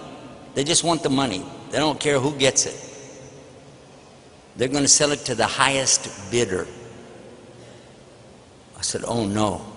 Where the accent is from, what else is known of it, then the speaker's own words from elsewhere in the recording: Texas, United States; I'm from Texas, you know what I mean?